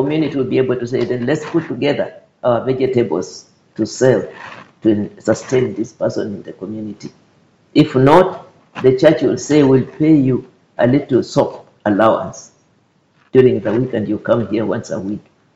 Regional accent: Busia, Kenya; I went to my own community, and I come from Busia there

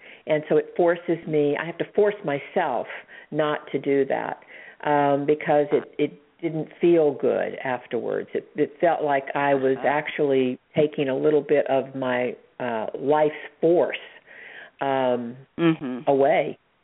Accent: the South, United States; I was raised in the South where there's a lot of prejudice

